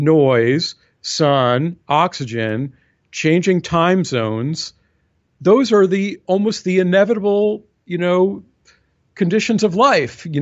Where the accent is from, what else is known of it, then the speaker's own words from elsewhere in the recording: Boston, Massachusetts, United States; also born or lived in California; back in my hometown of Boston and I step off the curb, you know, people are going to honk a horn